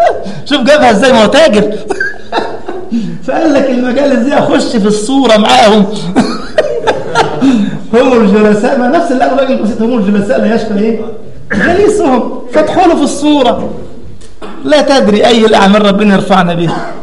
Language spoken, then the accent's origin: Arabic; Egypt; كان أحد الطلبة عندنا في مصر قال هذا بأسلوب آخر